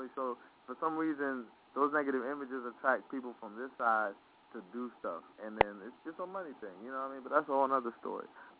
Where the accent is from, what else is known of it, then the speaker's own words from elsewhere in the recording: London, United Kingdom; born there; And I'm African, and I grew up here. So I look at the world in two different perspectives. Three, because I'm British. I was born in London, but my family's from Kenya.